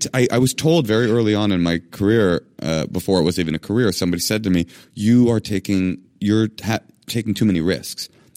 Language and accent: English; Oakland, California, United States; In the beginning, I grew up in Oakland in black public schools, and I was like a wannabe kid